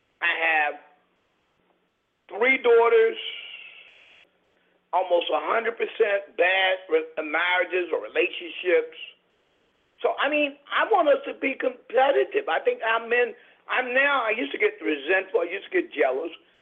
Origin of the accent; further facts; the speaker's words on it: the South, United States; I mean, for example, I'm from the South.